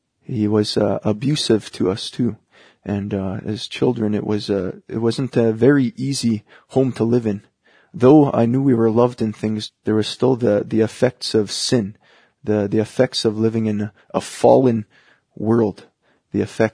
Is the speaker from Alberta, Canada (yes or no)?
yes; Kikino, Alberta, Canada; I'm from Kikino, Alberta. It's a Métis settlement about 40 kilometers south of Lac La Biche.